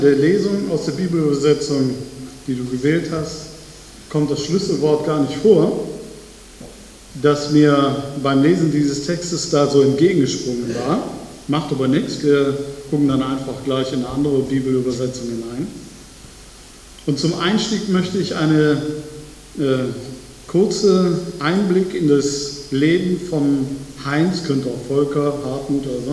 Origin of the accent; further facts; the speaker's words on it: Viersen, North Rhine-Westphalia, Germany; ich komme aus Viersen.